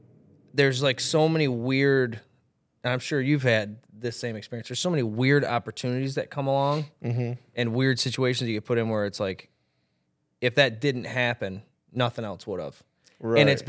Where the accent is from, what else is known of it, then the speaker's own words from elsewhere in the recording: Canada; and be like, dude, you sound so Canadian. And you don't realize it, but if you talk to a farmer in my hometown, it's insane.